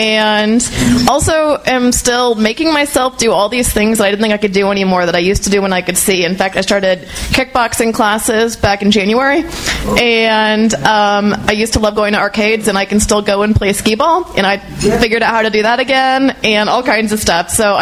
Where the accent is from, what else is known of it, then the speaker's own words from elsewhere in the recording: Rockville, Maryland, United States; I am from Rockville, Maryland.